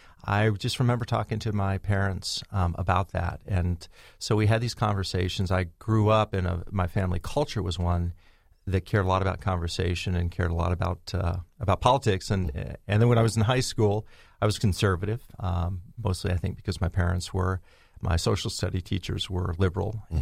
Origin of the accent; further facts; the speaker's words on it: Richland, Washington, United States; also born or lived in Dallas; Born in Dallas, grew up in Washington State, east side of the state, a place called Richland, and went to school in Seattle